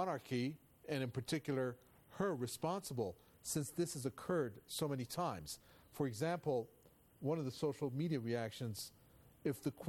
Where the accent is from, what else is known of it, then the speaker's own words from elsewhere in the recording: Kenya; As a Kenyan, I feel nothing.